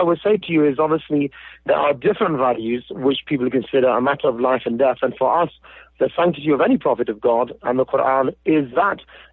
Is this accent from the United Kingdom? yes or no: yes; United Kingdom; born there; I was born in Britain. I've just turned 48 years old.